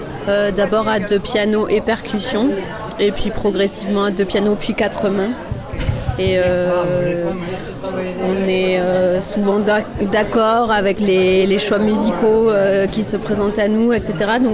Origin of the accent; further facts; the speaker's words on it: Perpignan, Occitanie, France; Moi, je suis originaire de Perpignan, en France.